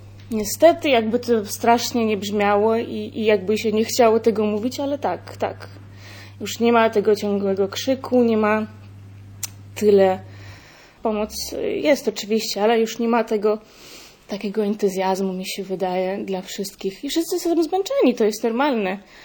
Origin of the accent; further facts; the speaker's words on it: Ukraine; Polish is a second language; Naprawdę było widać tą pomoc i było widać, no, że nie jesteśmy, czyli Ukraińcy sami.